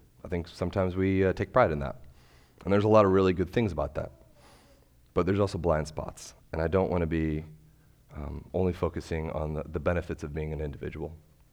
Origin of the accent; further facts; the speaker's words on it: United States; As an American, I think I struggle, and I think we struggle with the concept of corporate responsibility.